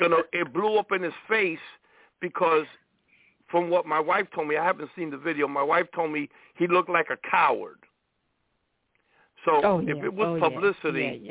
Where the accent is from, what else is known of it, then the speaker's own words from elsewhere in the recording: Brooklyn, New York, United States; Now I know a lot of preachers in Brooklyn because I'm originally from Brooklyn.